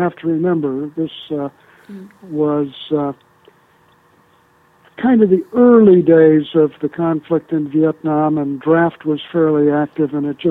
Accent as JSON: {"language": "English", "town": "Hinsdale", "region": "Illinois", "country": "United States", "tie": "born or raised there", "also_born_or_lived": "Chicago", "said": "Yeah, we lived for a little while on the southwest side of Chicago, and then my folks bought a house in Hinsdale, Illinois, which is a suburb about 16 miles west of the city."}